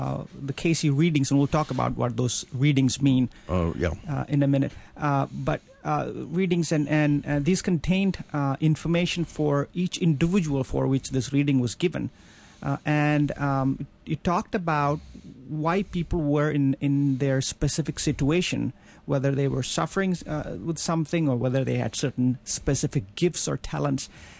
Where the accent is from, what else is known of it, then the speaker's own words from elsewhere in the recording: South India, India; I grew up in India, in South India, and as a teenager, I was seeking to know more about my own spirituality and my own spiritual journey. I was raised in a Catholic family